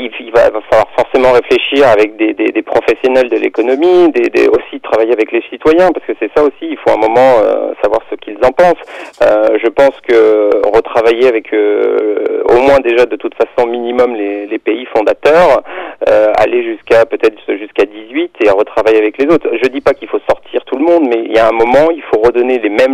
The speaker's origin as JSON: {"language": "French", "country": "France", "said": "C'est vrai qu'on dit qu'on est français, mais on est surtout aussi européen."}